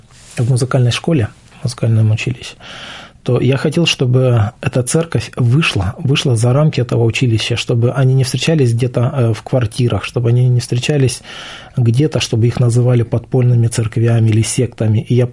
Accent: Slobozia, Transnistria, Moldova; я сам из Молдавии, жил возле Тирасполя в Слободзее, в городе сейчас.

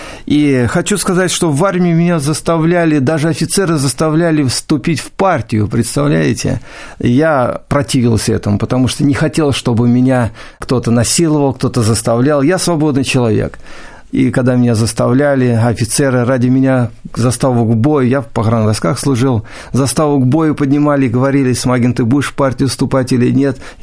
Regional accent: Voronezh Oblast, Russia; born there; Я родился в Воронеже, в деревне.

